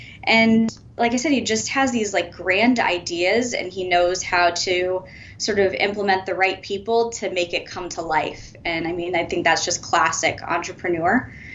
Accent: Rhode Island, United States; I am from Rhode Island.

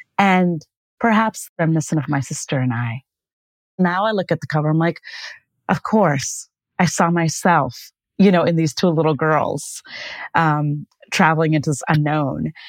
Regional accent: Kanpur, Uttar Pradesh, India; moved away; So we moved to Virginia our first year, and I had grown up in Kanpur, born and raised in Kanpur up till then. And Kanpur, for those who don't know, is a huge urban city in northern India.

